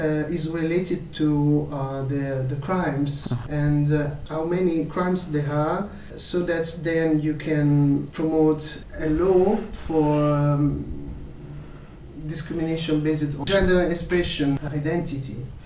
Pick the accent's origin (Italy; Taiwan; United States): Italy; English is a second language; I come from Italy.